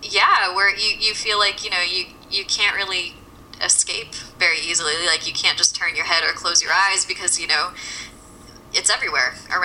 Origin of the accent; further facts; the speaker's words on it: New England, United States; I grew up in New England, mm-hmm. and I live here currently.